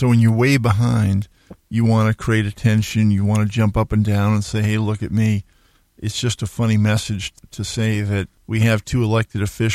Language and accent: English; Needham, Massachusetts, United States; Isn't it funny how I go back to my hometown sometimes, which is outside of Boston, Needham, Mass., and there are some buildings that never change. The house I grew up in still hasn't changed.